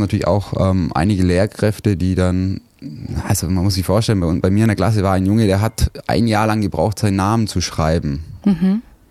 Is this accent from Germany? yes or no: yes; Neu-Ulm, Bavaria, Germany; In einem kleinen Vorort von Neu-Ulm, Burlafingen, vielleicht sagt das dem einen oder anderen etwas. Ländlich, das war schön für mich auf jeden Fall